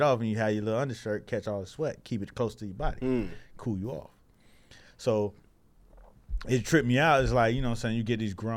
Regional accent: Miami, Florida, United States; I'm from Miami.

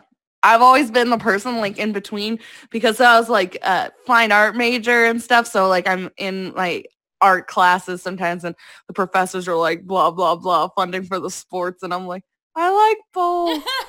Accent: Ohio, United States; I didn't know. I'm from Ohio.

